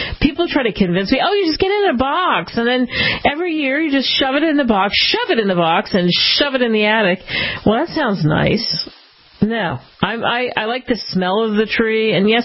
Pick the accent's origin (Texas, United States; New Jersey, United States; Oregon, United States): New Jersey, United States; We had this neighbor when I was growing up in Jersey over the bridge from Philly